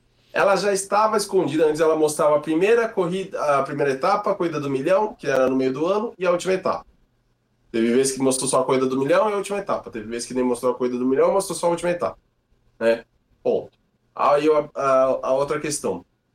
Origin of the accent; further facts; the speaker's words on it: São Paulo, Brazil; Eu, que sou de São Paulo, tinha que acordar muito cedo para não pegar um trânsito do caramba